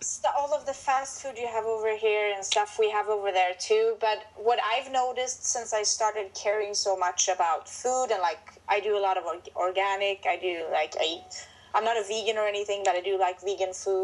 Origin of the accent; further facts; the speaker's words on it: Sweden; now in New York, United States; Well, I'm from Sweden. I've been in New York for about 2 years.